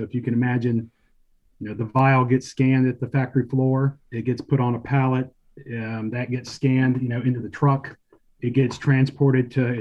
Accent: Clemson, South Carolina, United States; now in Monterey, United States; I grew up in the Clemson, South Carolina area.

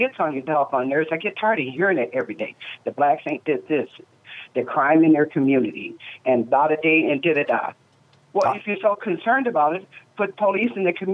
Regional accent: Illinois, United States; as a little girl growing up in Southern Illinois, you went through the same doggone thing.

